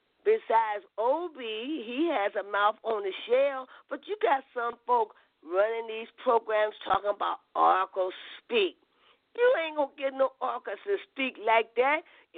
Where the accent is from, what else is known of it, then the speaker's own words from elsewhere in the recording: Arkansas, United States; You know, even though we're from Arkansas and down in that area